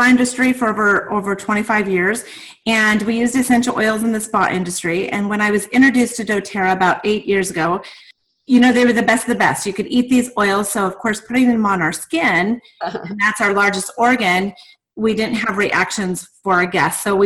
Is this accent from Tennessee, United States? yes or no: no; Nebraska, United States; also born or lived in Hawaii / Las Vegas; I grew up in Nebraska, but as of 90, I went to Hawaii back and forth, lived in Vegas for years, and then back to Hawaii again, and now back in Nebraska.